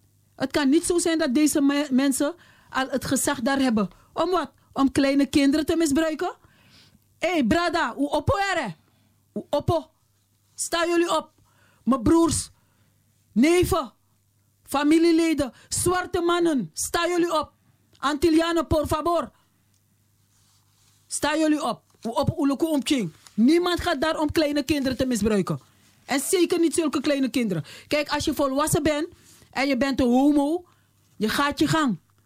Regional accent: Suriname; Ik zei ik ben Surinaamse.

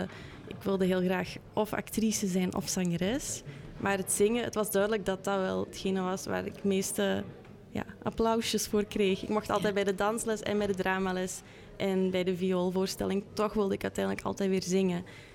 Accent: Turnhout, Flanders, Belgium; born there; Turnhout.

